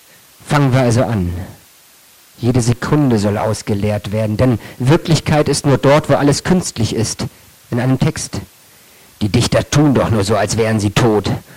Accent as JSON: {"language": "German", "town": "Kiel", "region": "Schleswig-Holstein", "country": "Germany", "said": "ich komme aus Kiel."}